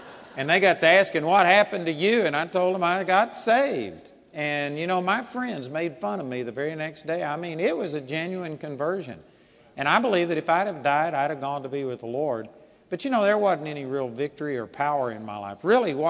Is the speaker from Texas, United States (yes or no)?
yes; Arlington, Texas, United States; As a matter of fact, I was raised over here in Arlington, Texas